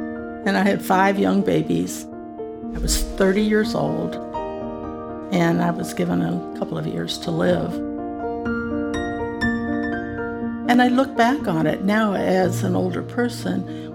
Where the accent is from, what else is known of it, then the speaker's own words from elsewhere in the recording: Chicago, Illinois, United States; No, I grew up in Chicago.